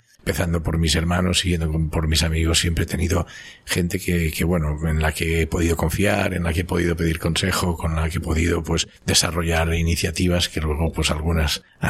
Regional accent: Barcelona, Catalonia, Spain; born there; Yo nací en el Eixample, en el límite entre el Eixample y Gracia. Era un barrio pues de clase media aquí en Barcelona.

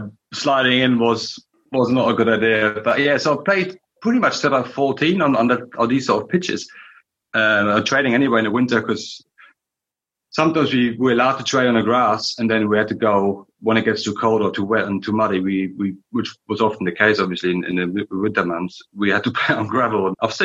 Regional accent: East Berlin, Berlin, Germany; English is a second language; growing up in East Berlin, like you mentioned, it was very sort of, you know, your boss is your boss.

